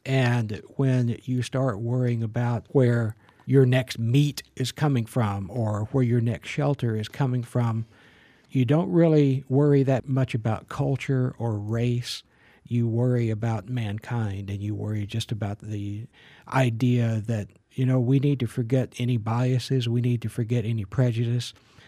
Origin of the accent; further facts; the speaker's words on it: Southern US, United States; Most of those things came from my knowledge of growing up in the South in the Appalachian Mountains.